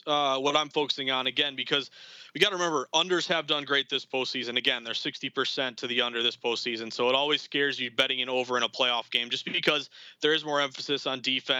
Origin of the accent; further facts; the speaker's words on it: New England, United States; You know, I'm from New England.